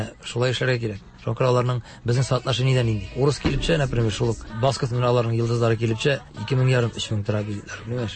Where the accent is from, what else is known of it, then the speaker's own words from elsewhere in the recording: Tatarstan, Russia; Урыслар белән аралашканда да мин даже әйтеп куям, әйтәм, из Татарстана, я в татарский включился.